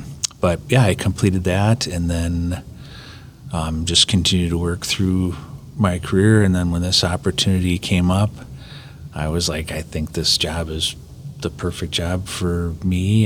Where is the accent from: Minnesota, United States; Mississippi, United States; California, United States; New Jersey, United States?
Minnesota, United States; Minneapolis; So I went, actually, we grew up in South Minneapolis, a young kid.